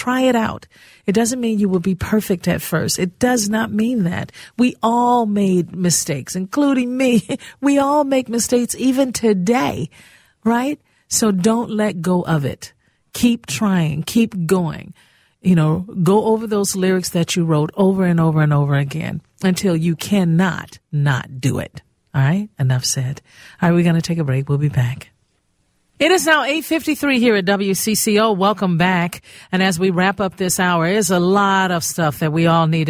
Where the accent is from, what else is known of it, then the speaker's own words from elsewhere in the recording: Gary, Indiana, United States; I'm from Gary, Indiana, so I, you know, a lot of us knew